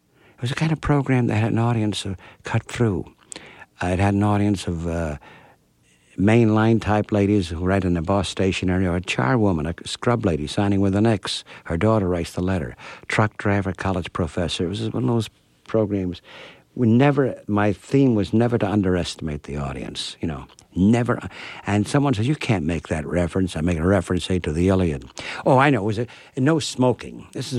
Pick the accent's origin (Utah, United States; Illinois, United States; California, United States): Illinois, United States; Chicago; You see, the Chicago newspaper guys liked me. I'm from Chicago. I'm one of theirs.